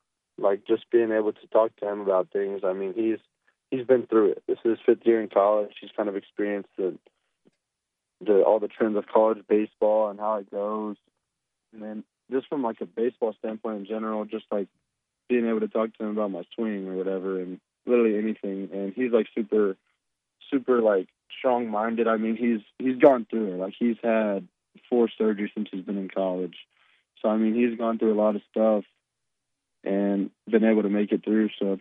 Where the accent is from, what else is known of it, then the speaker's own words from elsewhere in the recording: Oklahoma, United States; You know, I'm from Oklahoma, so that place is like 30 minutes from my house.